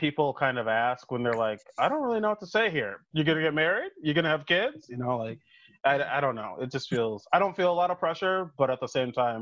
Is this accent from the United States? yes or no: yes; Minnesota, United States; I think for me, it's weird because I'm from Minnesota.